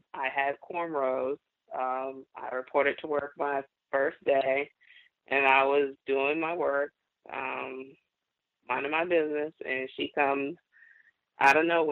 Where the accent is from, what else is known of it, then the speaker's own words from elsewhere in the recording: Florida, United States; And, well, I'm from Florida, so to be expected, you know, what I would encounter out there.